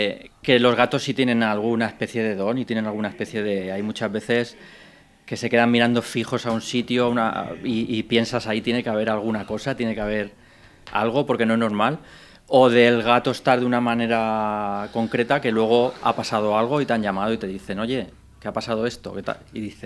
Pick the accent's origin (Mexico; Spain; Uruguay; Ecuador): Spain; Alicante, Valencian Community; el Ayuntamiento de San Juan, que es mi pueblo, yo soy de Alicante.